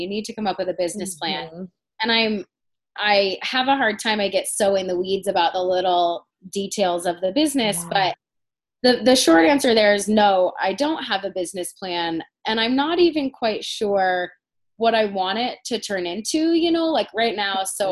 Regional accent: Denver, Colorado, United States; So I'm from Denver, so I have a really good support system and network here.

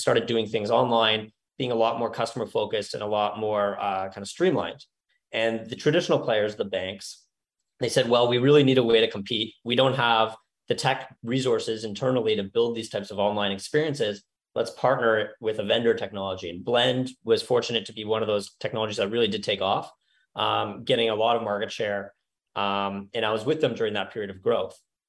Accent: Canada; now in United States; really growing up in Canada, but working in the United States.

